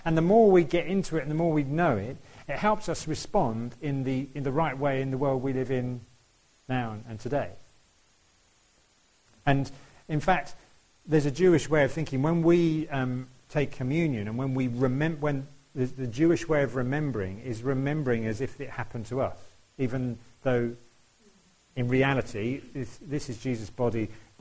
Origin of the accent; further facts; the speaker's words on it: United Kingdom; And there's something about us as British people, there's a British way to respond to things, isn't there?